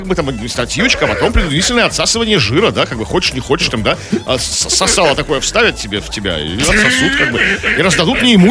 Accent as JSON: {"language": "Russian", "country": "Russia", "said": "Вот я как обычный россиянин знаю."}